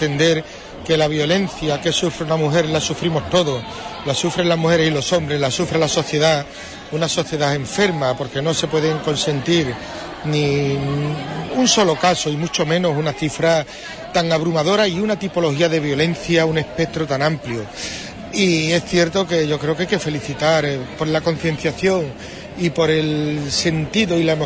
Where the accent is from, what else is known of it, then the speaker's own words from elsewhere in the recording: Huelva, Andalusia, Spain; somos los onubenses un pueblo que lo vivimos muy en primera persona